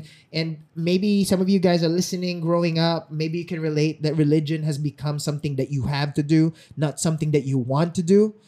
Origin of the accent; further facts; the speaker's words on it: Philippines; I failed my nursing entrance exam because I'm a Filipino and automatically you need to be a nurse.